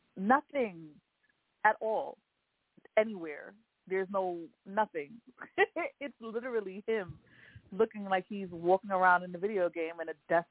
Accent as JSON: {"language": "English", "region": "New York", "country": "United States", "said": "We're from New York, right? So when we think subway, we think of everybody everywhere huddled up together"}